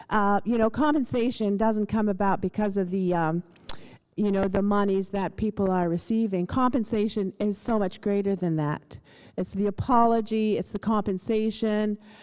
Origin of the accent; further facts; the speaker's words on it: Saskatchewan, Canada; I come from the Sagamay First Nation in Saskatchewan. I'm a residential school survivor, generational, three generations at least in my family.